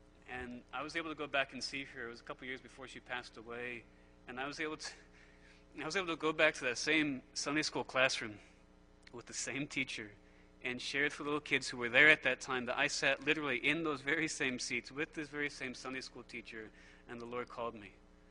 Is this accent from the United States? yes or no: yes; Connecticut, United States; I'm kind of a city boy. I grew up in Connecticut, pretty close to Boston, pretty close to New York.